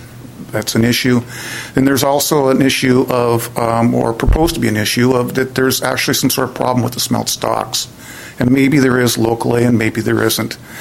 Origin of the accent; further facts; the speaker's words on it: Lopez Island, Washington, United States; I'm from Lopez Island.